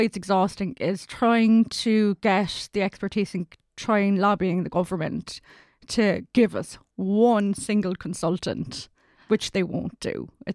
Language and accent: English; Ballincollig, Munster, Ireland; No, actually, I grew up in Ballincollig.